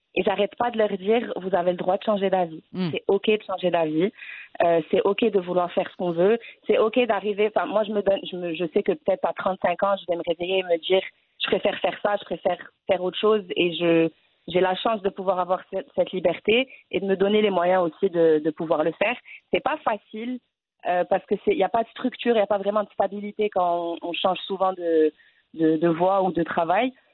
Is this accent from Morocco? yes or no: yes; Rabat, Rabat-Salé-Kénitra, Morocco; moved away as an adult; also born or lived in Montreal / Toronto; Alors j'ai grandi au Maroc, à Rabat. Ensuite, après mon bac, je suis allée à Montréal pour faire des études de sciences politiques. Ensuite, j'ai travaillé entre Montréal et Toronto